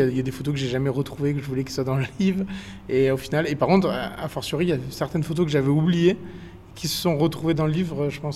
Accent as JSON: {"language": "French", "region": "Provence-Alpes-Côte d'Azur", "country": "France", "said": "quand j'étais petit, ma mère me disait « range ton cafuccio », en fait on est provençal."}